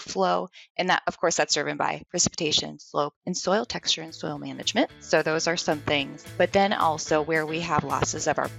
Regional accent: St. Cloud, Minnesota, United States; So I'm originally from Minnesota. I grew up in St. Cloud, Minnesota, which is on the Mississippi River, about 3 hours from the headwaters.

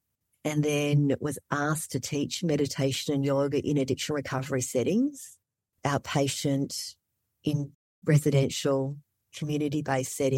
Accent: Melbourne, Victoria, Australia; also born or lived in Vietnam / Malaysia / Indonesia; now in Alaska, United States; This is where I was raised.

